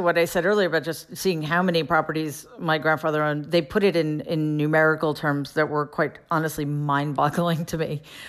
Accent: Queens, New York, United States; I grew up in Jamaica, so we didn't, I had the...

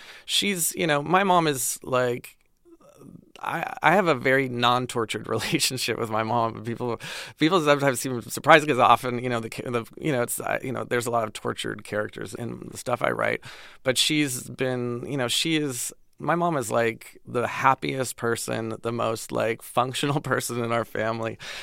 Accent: Pasadena, California, United States; I grew up in Pasadena in a very kind of homogenous, kind of suburban existence. And then I went to college at Wesleyan University in Connecticut.

